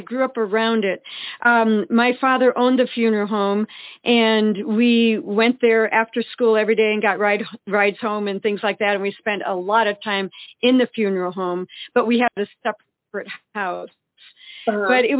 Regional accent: Eau Claire, Wisconsin, United States; We grew up in Eau Claire, Wisconsin.

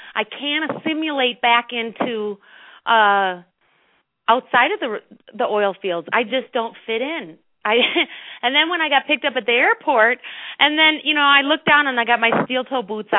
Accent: Minneapolis, Minnesota, United States; also born or lived in Colorado, United States; I'm from Minneapolis, and then I lived in Colorado.

